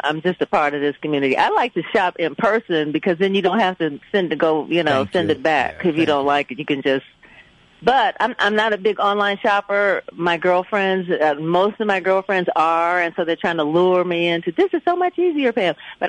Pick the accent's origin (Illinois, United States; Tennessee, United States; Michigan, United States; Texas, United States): Michigan, United States; Detroit; I was very active in community organizations growing up in Detroit, and then it just kind of rolled from there.